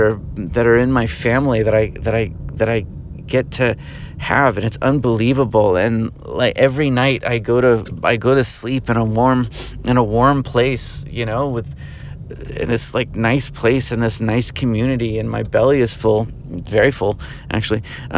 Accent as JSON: {"language": "English", "town": "Atlanta", "region": "Georgia", "country": "United States", "said": "I know I'm like I'm a kid from Atlanta, you know, like I didn't come from nothing."}